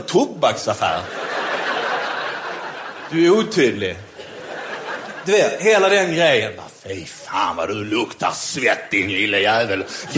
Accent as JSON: {"language": "Swedish", "town": "Malmö", "region": "Skåne", "country": "Sweden", "tie": "born or raised there", "said": "jag är uppvuxen i Malmö som är en industristad. Det är väldigt, präglas väldigt mycket av jantelagen."}